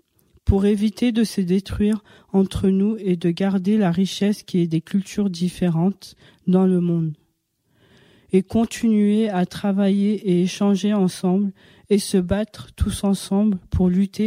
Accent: Morocco; now in France; En tant que Marocaine française, je me sens humiliée et mal à l'aise.

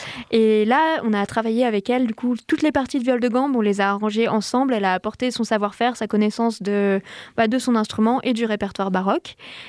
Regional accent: Lyon, Auvergne-Rhône-Alpes, France; je viens de Lyon, donc j'ai l'habitude de la grosse ville.

